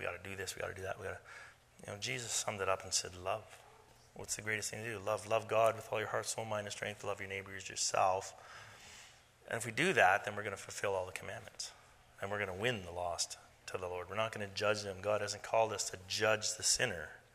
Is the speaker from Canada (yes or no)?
yes; Canada; We are Canadian.